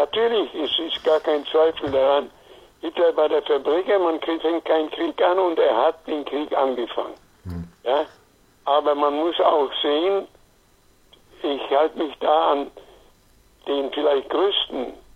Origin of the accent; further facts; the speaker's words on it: Silesian Voivodeship, Poland; born there; Gleiwitz, eine Stadt, die 50 Kilometer von meinem Geburtsort entfernt ist